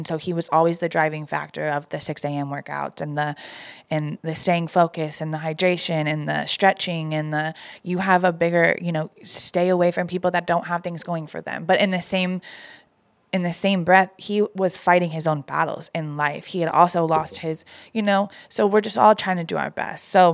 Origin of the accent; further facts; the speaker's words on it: Fort Worth, Texas, United States; now in Dallas, United States; So I was from Fort Worth. I had gone to high school out in Fort Worth. And when I got done with college, I moved to Dallas.